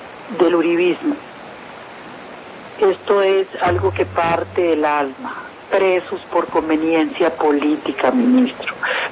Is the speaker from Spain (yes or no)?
no; Colombia; somos todos los colombianos los que de una manera u otra estamos viviendo con angustia, con desesperación, con miedo.